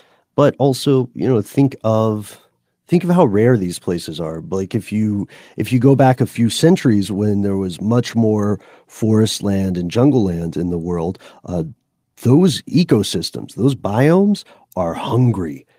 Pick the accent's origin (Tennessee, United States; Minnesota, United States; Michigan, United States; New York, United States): Tennessee, United States; accent: Tennessee; Perhaps my Tennessee accent is